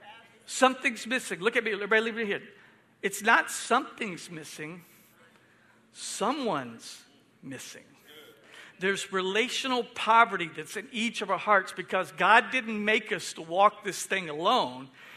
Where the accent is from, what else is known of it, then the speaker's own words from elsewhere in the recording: Houston, Texas, United States; because I grew up in Houston, but somebody was telling me back out here in the country, you had shared phone lines.